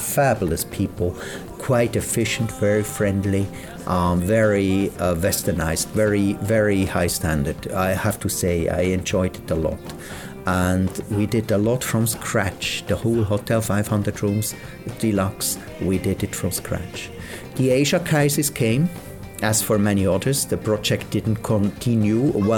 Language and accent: English; Switzerland; first language German; English is a second language; My mother tongue is German. And I spoke good English already at that time. But French is difficult for us.